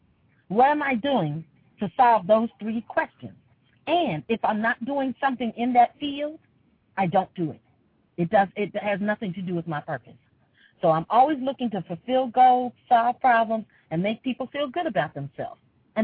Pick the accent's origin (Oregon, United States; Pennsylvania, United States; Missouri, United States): Pennsylvania, United States; Philadelphia; now in Atlanta, United States; I'm from Philadelphia, actually.